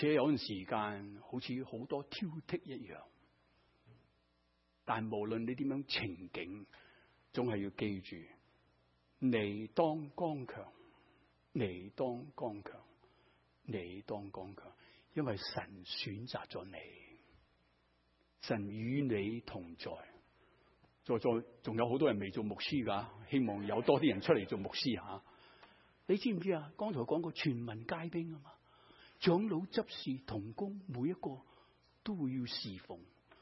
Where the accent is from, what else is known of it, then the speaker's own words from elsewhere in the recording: China; 我们中国人说没有口齿，讲了话好像没有这件事情